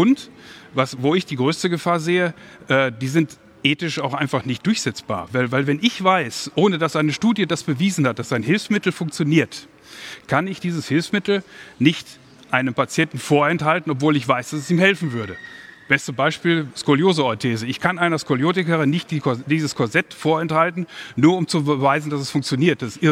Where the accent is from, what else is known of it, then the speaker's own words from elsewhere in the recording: Kassel, Hesse, Germany; ich komme aus Kassel, nebenan ist Baunatal, da ist VW